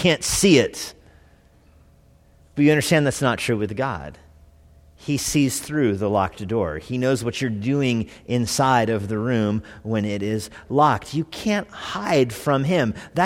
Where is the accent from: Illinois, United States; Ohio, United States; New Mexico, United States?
New Mexico, United States; I'm from New Mexico. I love New Mexico.